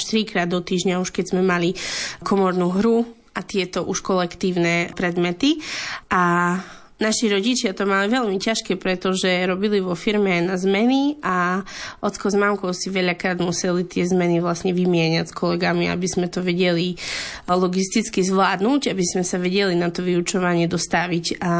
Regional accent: Hnilec, Košice Region, Slovakia; Spolu s bratom pochádzame z obce Hnilec, ktorá je vlastne na hranici Spiša a Gemera, z takého folklórneho hľadiska. A čo sa týka našej rodiny, tak mama aj otec sú rómskeho pôvodu, čiže naša rodina je rómska.

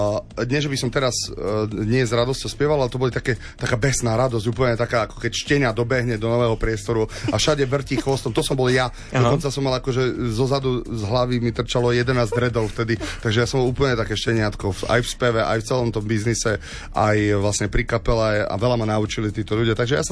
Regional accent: Košice, Košice Region, Slovakia; now in Banská Bystrica, Slovakia; ja som vlastne v jeho očiach vnímaný ako Košičan, čo som Košičan

